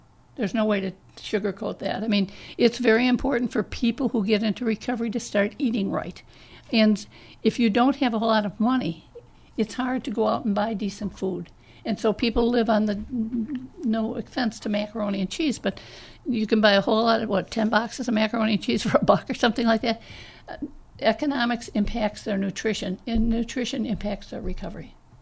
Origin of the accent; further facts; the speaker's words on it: Chicago, Illinois, United States; I'm totally de-urbanized. I'm from Chicago originally, but I would get lost going back to Chicago at this point in time in my life.